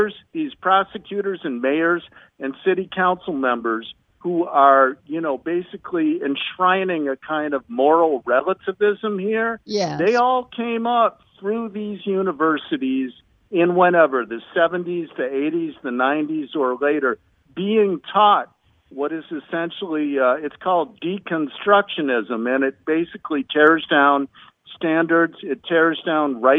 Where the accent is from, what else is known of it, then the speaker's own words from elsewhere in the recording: Chicago, Illinois, United States; I experienced this living in my hometown of Chicago again last year in 2020.